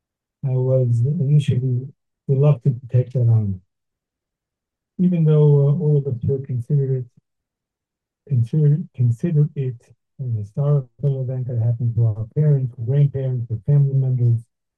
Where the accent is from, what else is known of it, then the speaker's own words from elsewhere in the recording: New York City, New York, United States; I often joke that I was raised in Brooklyn, New York, in an area called Canarsie.